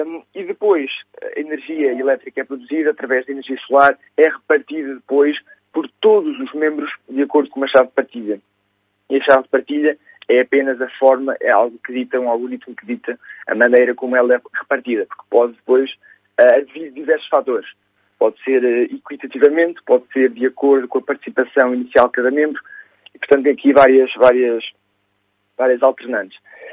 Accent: Aveiro, Portugal; also born or lived in Coimbra / Viseu; Eu nasci em Coimbra, depois vivi em Aveiro vivi em Viseu durante uma série de anos. No entanto, a minha família é toda Aveiro e acabei por voltar às origens e agora encontro-me em Aveiro há 5 anos.

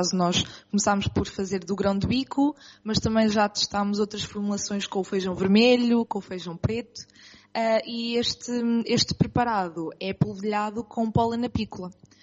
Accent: Estarreja, Aveiro, Portugal; eu sou de Estarreja, não considero propriamente um meio assim muito rural

